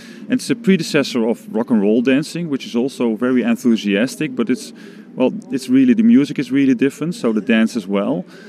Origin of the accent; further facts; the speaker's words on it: Eindhoven, North Brabant, Netherlands; I'm from Eindhoven, a city in the south of the Netherlands